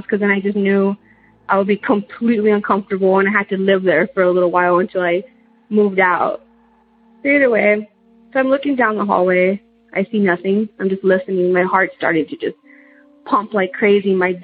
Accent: Texas, United States; So I'm from South Texas.

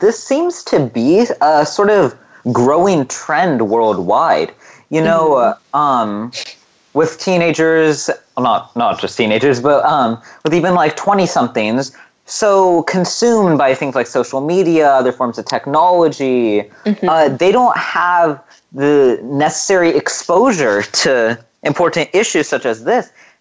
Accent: California, United States; And so like here in my home state of California, there's a lot of propositions on the table

